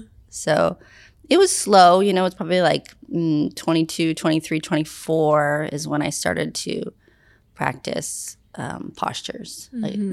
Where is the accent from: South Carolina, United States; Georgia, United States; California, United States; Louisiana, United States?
California, United States; Santa Cruz; I grew up in Santa Cruz, California.